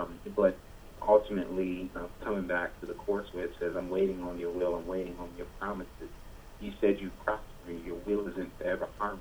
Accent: Detroit, Michigan, United States; also born or lived in Tulsa; I was born in Tulsa. I moved to Detroit. I basically grew up most of my adolescent years there, and then moved back to Tulsa.

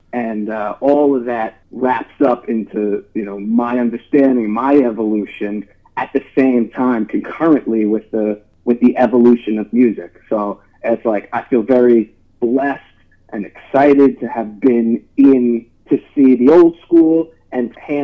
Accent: New York, United States; I'm from New York, you know.

